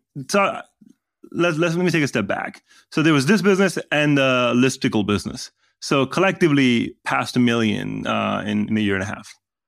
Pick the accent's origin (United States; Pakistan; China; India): Pakistan; Because, I mean, that's how I grew up in Pakistan.